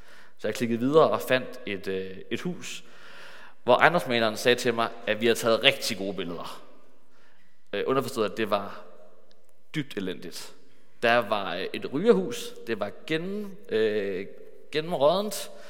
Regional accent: Hillerød, Capital Region of Denmark, Denmark; born there; also born or lived in Jutland; Jeg kan sige, at jeg er fra Hillerød. Jeg er født i Hillerød.

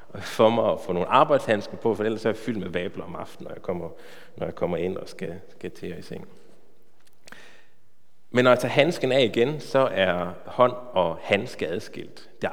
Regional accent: West Jutland, Denmark; Jeg kommer fra Vestjylland

